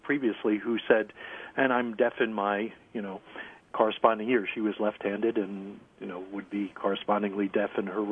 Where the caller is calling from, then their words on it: Webster, United States; From Webster, where life is worth living.